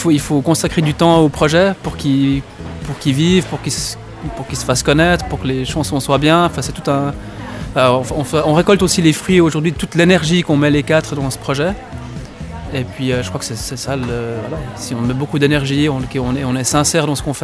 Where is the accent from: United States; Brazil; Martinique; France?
United States; French is a second language; also born or lived in Switzerland; now in Neuchâtel, Switzerland; Alors, je suis né en Suisse, mais j'ai grandi aux États-Unis. Mais ça fait maintenant beaucoup d'années que je vis à Neuchâtel.